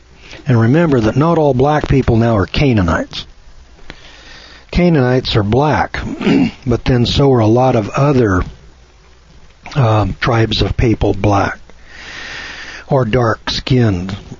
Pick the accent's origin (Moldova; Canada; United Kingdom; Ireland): United Kingdom; Scotland; as a Scotsman, I can trace my genealogy back to David Bruce in 1320.